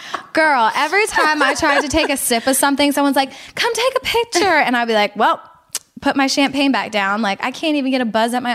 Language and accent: English; Philadelphia, Pennsylvania, United States; Philadelphia.